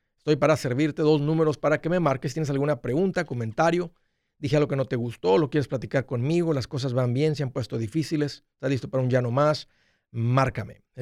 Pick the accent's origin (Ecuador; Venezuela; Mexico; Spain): Mexico; Matamoros, Tamaulipas; vamos a decir que eres de un área por donde yo soy, de Matamoros